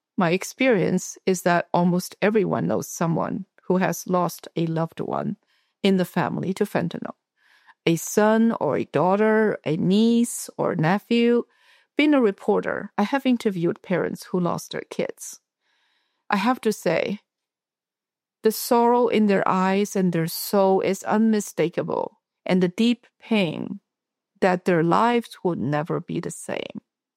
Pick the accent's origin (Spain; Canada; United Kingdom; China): China; English is a second language; moved away as an adult; now in United States; I grew up in China, graduated from Tsinghua University in Beijing, studied, lived, and worked in America for decades, and brought up a family here with my European husband.